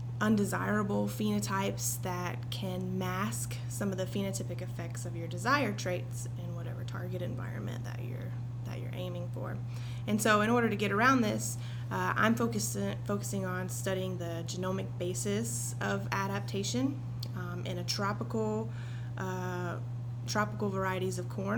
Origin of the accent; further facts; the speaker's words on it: Georgia, United States; I'm actually from Georgia, lived here about 20 years, and then moved to North Carolina with the military